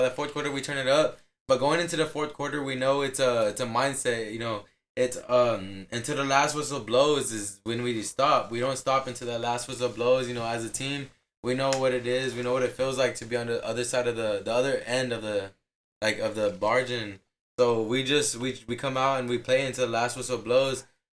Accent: Falfurrias, Texas, United States; We're from Falfurrias, a small town.

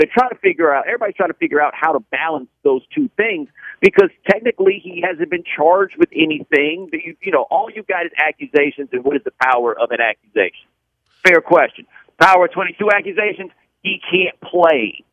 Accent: Houston, Texas, United States; Like, you know, I grew up in Houston in the time of the Oilers

